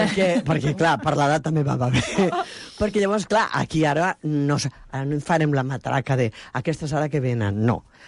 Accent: Barcelona, Catalonia, Spain; born there; Quarta generació del Barça, i que em perdonin els de l'Espanyol i tal. I... És que vaig néixer a les Corts.

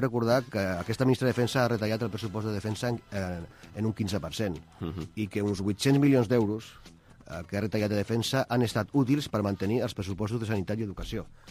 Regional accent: Catalonia, Spain; quan hem avançat en temes que ens interessaven com a catalans i catalanes

